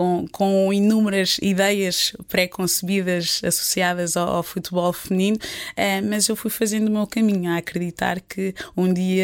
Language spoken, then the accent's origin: Portuguese; Portugal; moved away; a primeira vez que eu saí de Portugal foi para a Suécia. Foi um choque incrível, porque um país super diferente do meu, frio.